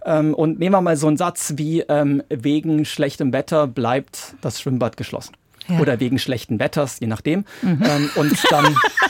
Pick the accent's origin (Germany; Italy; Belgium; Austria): Germany; Southern Germany; Es gibt auch in dem Dialekt, wo ich aufgewachsen bin, im Süddeutschen, gibt es auch eigentümliche Perfektbildungen.